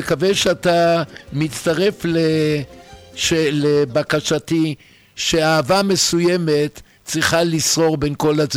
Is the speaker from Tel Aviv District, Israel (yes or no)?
yes; Tel Aviv, Tel Aviv District, Israel; אני זוכר, אני תל אביבי, אני זוכר שבשנות ה-50 הייתי ילד בן 5-7